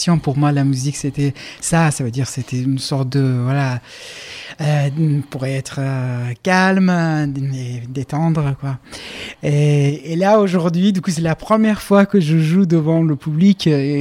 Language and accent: French; Iran; French is a second language; now in France; je suis kurde de l'Iran, en tout cas. Je suis allé à Téhéran, j'ai vécu à Téhéran. Et après, je suis encore allé au Kurdistan d'Irak.